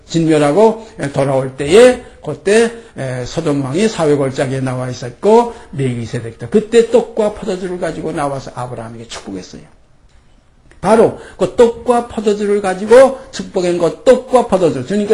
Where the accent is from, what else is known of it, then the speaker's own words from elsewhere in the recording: South Korea; born there; 그래서 우리 지금 한국에서 태어난 우리들은 그저 밥, 김치, 된장국 이런 거 아주 뭐 입에 탁 붙어가지고